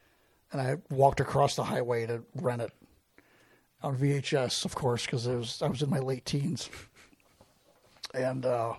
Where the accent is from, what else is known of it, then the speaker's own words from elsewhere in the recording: South Bend, Indiana, United States; So I grew up in South Bend, Indiana, and there was a video store down the road, across the highway from my dad.